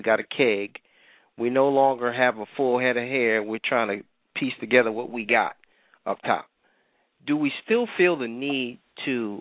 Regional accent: New York, United States; See, for me, it's dangerous only because growing up in New York, we had to go.

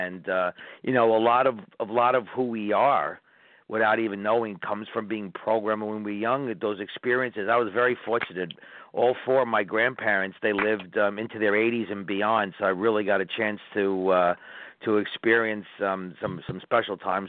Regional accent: New York, United States; also born or lived in Queens; And we grew up, I was born in Queens, not too far, actually, from Resorts World Casino in New York City, but we moved out to Suffolk County. It's about 50 miles, east of Manhattan

